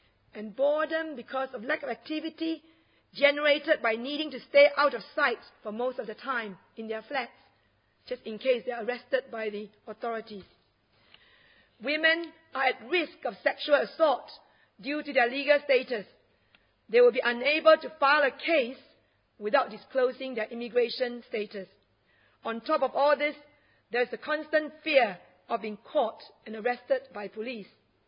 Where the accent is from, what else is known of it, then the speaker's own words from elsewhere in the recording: Johor, Malaysia; an overcrowded detention centre in Pekan Nanas, which is in my home state, very notorious place.